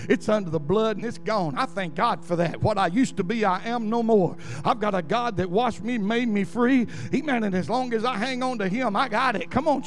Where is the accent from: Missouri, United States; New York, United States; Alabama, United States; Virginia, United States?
Alabama, United States; I said, oh, I'm from Alabama. I'm just a guy from Alabama. You know I ain't from around here.